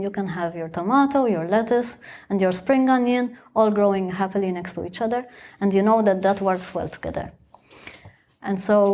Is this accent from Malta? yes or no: yes; Malta; now in Germany; When I first moved over to Germany, I didn't know anything about the German climate. Like, I'm from Malta. Malta's in the Mediterranean.